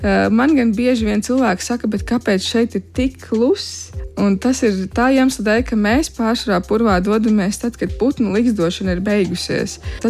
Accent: Limbaži Municipality, Latvia; Es pati esmu no Limbažu novada, un mums ir 43 purvi

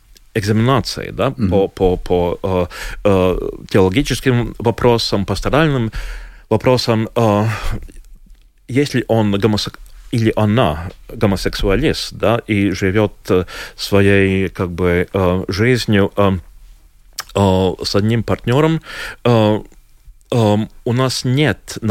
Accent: Latvia; или атмода, как мы говорим в Латвии, да

